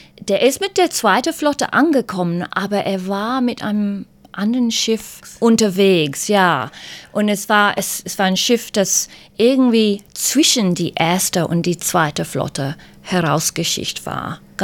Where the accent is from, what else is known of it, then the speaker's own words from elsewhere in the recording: Australia; German is a second language; now in Germany; Ich bin aber in Australien geboren worden, in einer australisch-niederländischen Familie aufgewachsen. Ich habe auch eine Zeit lang in Deutschland studiert, bin auch ein Jahr an der Schule in Deutschland gewesen